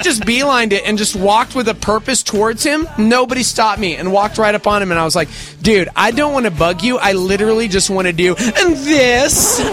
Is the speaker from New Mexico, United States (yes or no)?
yes; Albuquerque, New Mexico, United States; Hey, guys. … I'm from Albuquerque.